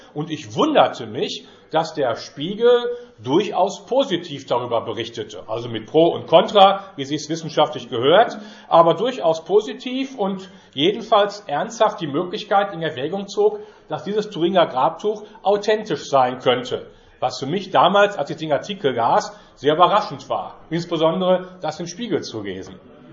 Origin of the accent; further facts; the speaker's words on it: North Rhine-Westphalia, Germany; Denn ich komme aus dem Ruhrgebiet und das sind gute 2 Autostunden entfernt hier von Hede.